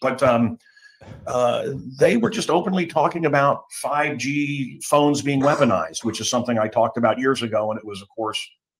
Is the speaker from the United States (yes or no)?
yes; United States; I'm an American. I'm an American, and I will continue to fight.